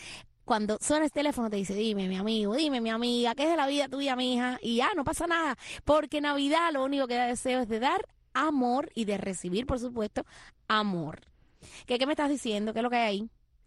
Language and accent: Spanish; Cuba; Bueno, en el caso mío, que soy cubana, claro.